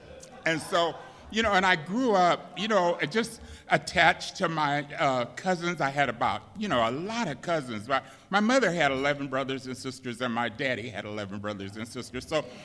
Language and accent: English; Los Angeles, California, United States; I'm from L.A. I was born in L.A. I was born in Silver Lake Echo Park, in case anybody knows that area, anything. It was a very mixed area.